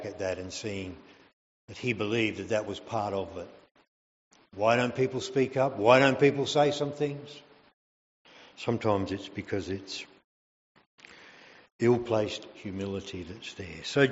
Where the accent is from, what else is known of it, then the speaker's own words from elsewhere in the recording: Western Australia, Australia; I would have been barracking for the West Coast Eagles, because I'm from the West.